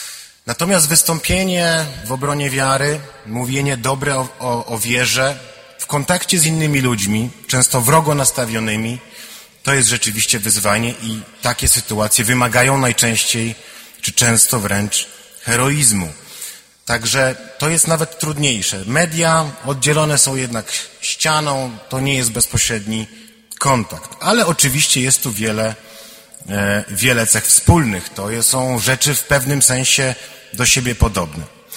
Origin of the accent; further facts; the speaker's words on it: northern Poland, Poland; wychowałem się na ziemiach północnych, no i tam ta polskość i wiara nie są tak oczywiste jak tutaj.